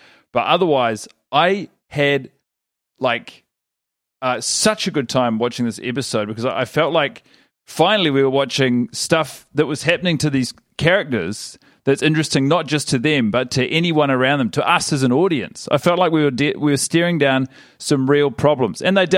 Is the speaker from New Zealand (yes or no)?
yes; New Zealand; I'm from New Zealand.